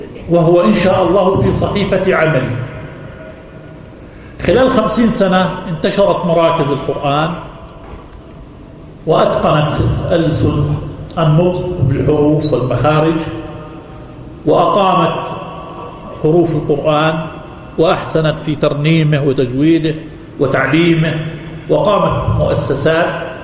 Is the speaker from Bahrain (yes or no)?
no; Jordan; في عدة أماكن في بلدنا الأردن المحروس